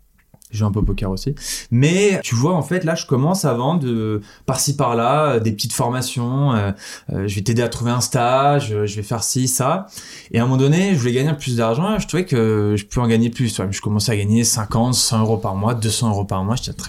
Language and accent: French; Nîmes, Occitanie, France; born there; j'ai 22 ans. Je suis né à Nîmes, dans le sud de la France. Je suis d'origine normande et bretonne.